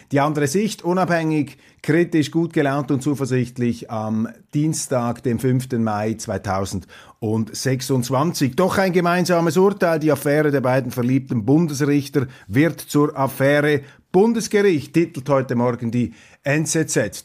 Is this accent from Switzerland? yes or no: yes; Switzerland; wieso soll ich mich als Schweizer ans Gesetz gebunden fühlen